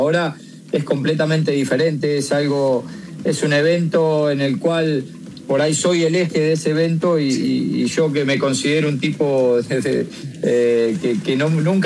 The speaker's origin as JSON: {"language": "Spanish", "country": "Argentina", "lives_now": "Spain", "said": "yo soy argentino"}